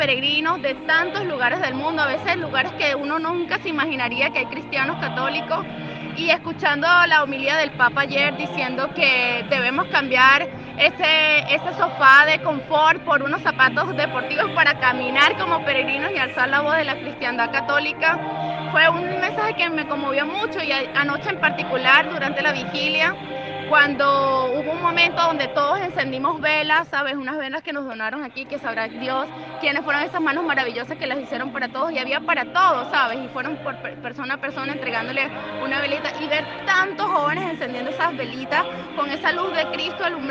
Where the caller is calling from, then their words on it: Venezuela; soy una peregrina venezolana que vive en Noruega